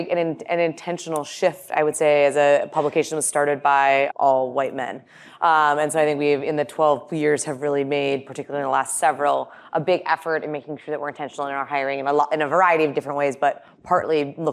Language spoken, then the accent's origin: English; North Dakota, United States; I was coming from North Dakota, as Joan said, with bleach blonde hair and a nose ring and some waitress shoes in case it all didn't work out.